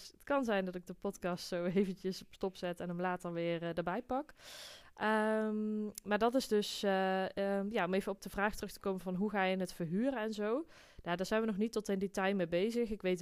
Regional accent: Netherlands; Je kunt dus, in ieder geval, wij kunnen als Nederlander, kunnen we daar op ons Nederlands inkomen, kunnen we een hypotheek krijgen.

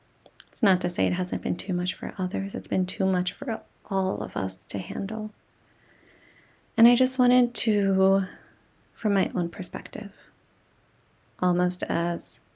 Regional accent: United States; As some of you may know, I'm Palestinian American, and history is unfolding.

